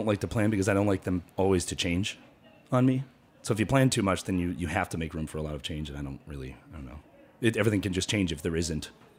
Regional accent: Buffalo, New York, United States; now in Rochester, United States; From Buffalo. I moved to Rochester.

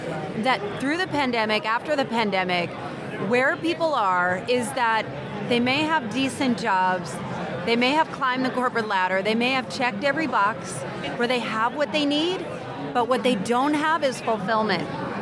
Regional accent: New Jersey, United States; now in Atlanta, United States; I grew up in New Jersey, and so New Jersey, New York, California are all insane. So coming to Atlanta, you feel like you live like a king

